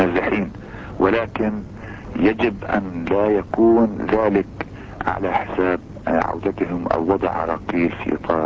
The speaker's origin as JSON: {"language": "Arabic", "country": "Palestine", "said": "ولكن هل من المقبول والمعقول أن نوافق كفلسطينيين على هذه الكوتا؟"}